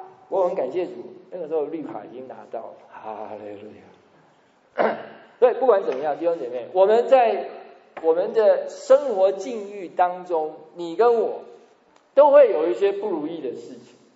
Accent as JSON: {"language": "Chinese", "country": "Taiwan", "said": "我们台湾话叫大碎声啊，就是大小声啊"}